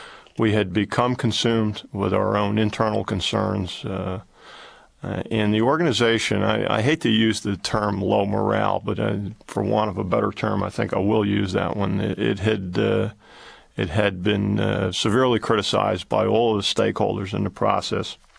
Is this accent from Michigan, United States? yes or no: no; New York, United States; I grew up in New York. I'm a veteran